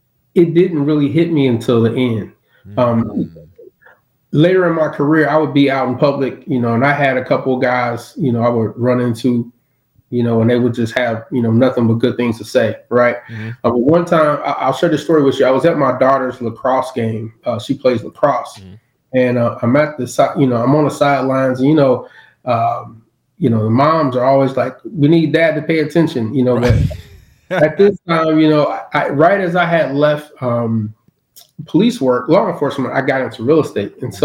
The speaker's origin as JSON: {"language": "English", "town": "Cincinnati", "region": "Ohio", "country": "United States", "tie": "born or raised there", "said": "Growing up in Cincinnati was cool. My parents, they moved around a lot. Mm-hmm. We lived in a lot of different neighborhoods. I was living in the suburbs, but going into inner city schools."}